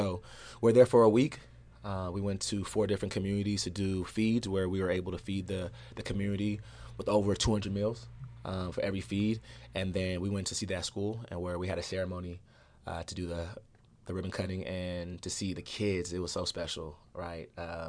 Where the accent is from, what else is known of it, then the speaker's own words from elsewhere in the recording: Nigeria; He's Ghanaian, actually. I'm Nigerian, so we felt like, since we're both from Africa